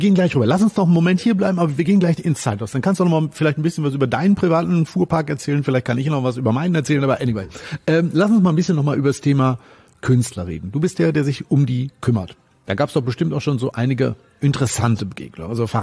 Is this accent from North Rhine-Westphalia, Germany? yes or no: yes; Detmold, North Rhine-Westphalia, Germany; born there; Ich bin in Detmold geboren.